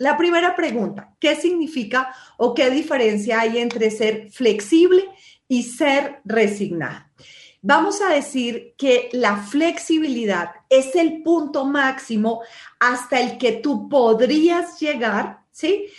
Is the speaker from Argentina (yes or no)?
no; Colombia; estoy en mi país, en mi Colombia